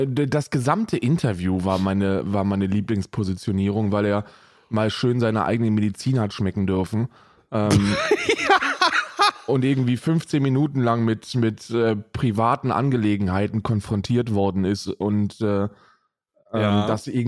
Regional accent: East Germany, Germany; Man muss da aufpassen als Ostdeutscher.

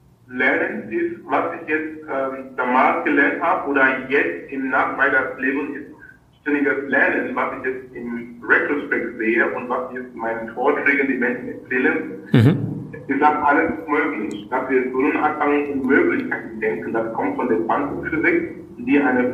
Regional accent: Cameroon; Du kannst genauso in Göttingen sein oder in Hamburg oder in Kamerun, wo ich herkomme

